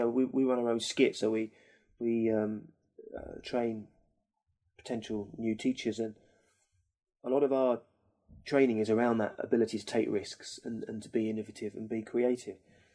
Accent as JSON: {"language": "English", "region": "South East England", "country": "United Kingdom", "said": "I'm not from London myself. I'm from Kent, down on the Kent coast."}